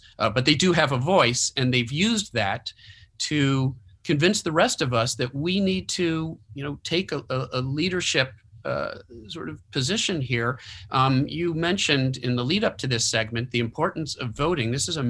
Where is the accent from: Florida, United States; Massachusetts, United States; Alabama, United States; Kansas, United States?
Massachusetts, United States; as somebody who was born and raised in Massachusetts, I have to say that was a tough one to watch